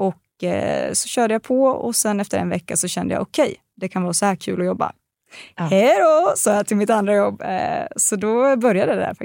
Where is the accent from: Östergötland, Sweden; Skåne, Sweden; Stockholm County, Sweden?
Östergötland, Sweden; accent: Östgöta dialect; Jag får alltid höra att min östgötska är så helt otrolig.